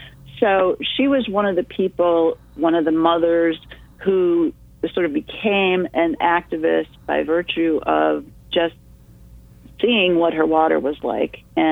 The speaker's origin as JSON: {"language": "English", "region": "Michigan", "country": "United States", "tie": "born or raised there", "said": "And I am also from Michigan. I was born and raised there. I studied in Michigan."}